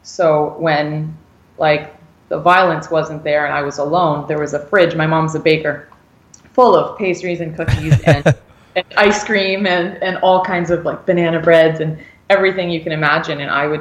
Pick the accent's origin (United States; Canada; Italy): Canada; Ontario; where I was born in Ontario. I'm from Ontario, and I started playing sports as young as 4 years old.